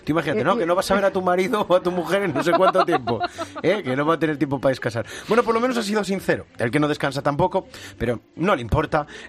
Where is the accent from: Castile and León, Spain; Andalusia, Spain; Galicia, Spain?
Galicia, Spain; Arnoia; la fiesta del pimiento en Arnoya, allí en mi tierra, en Galicia.